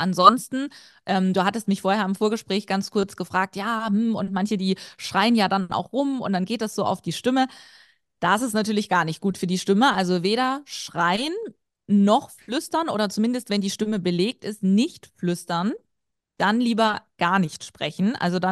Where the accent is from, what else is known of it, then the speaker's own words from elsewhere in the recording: Saxony, Germany; Ich komme ursprünglich aus Sachsen und wurde da sehr, also ich musste sehr hart, intensiv bestimmte Vokale zum Beispiel üben.